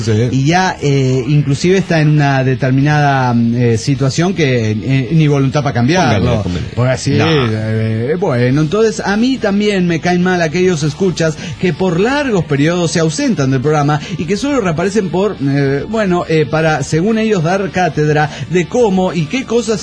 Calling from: Guadalajara, Jalisco, Mexico; de Guadalajara, Jalisco y México.

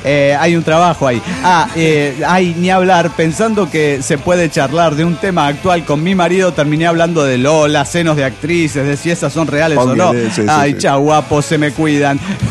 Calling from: Chihuahua, Mexico; de Chihuahua, México, señor.

